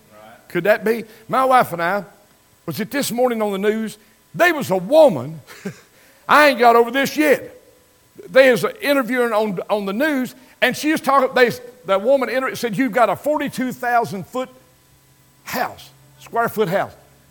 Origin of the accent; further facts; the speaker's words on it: Crab Orchard, United States; I was holding a revival meeting over to Crab Orchard. That's my hometown.